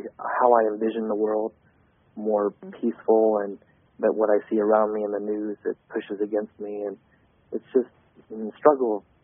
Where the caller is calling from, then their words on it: Indiana, United States; and I'm from Indiana.